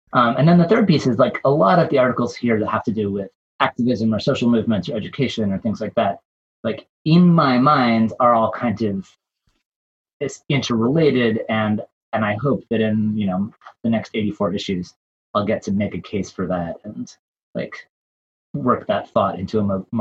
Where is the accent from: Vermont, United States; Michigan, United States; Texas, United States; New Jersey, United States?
Vermont, United States; I live on the farm, the sheep farm where I grew up in Vermont, in a house that's now about 180 years old, total disaster of a house.